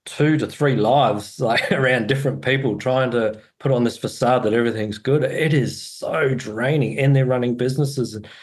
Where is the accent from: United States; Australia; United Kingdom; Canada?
Australia; I'm 45 now. And I was living in Aussie. I was born and bred in Australia originally, and I was living in Adelaide at the time when I was 18.